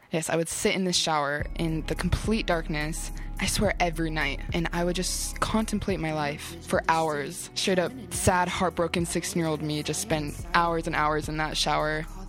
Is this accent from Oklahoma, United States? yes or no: no; Orem, Utah, United States; I'm from Orem, Utah. I'm a rap artist out of Salt Lake area.